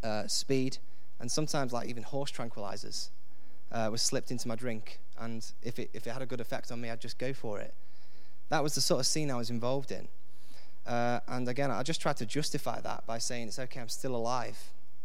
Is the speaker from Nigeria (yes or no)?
no; Stafford, West Midlands, United Kingdom; because I'm from Stafford, by the way, I should have probably mentioned that. It's a small town in north of here, about an hour north, underneath Stoke.